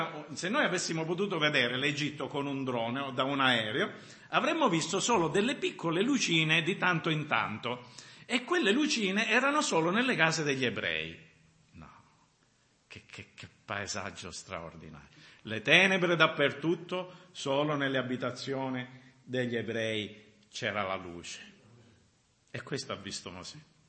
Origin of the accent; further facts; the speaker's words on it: Sicily, Italy; sono americani, sei mica americano, e sono siciliano. Allora se la dovessimo dire in siciliano si dice mizzica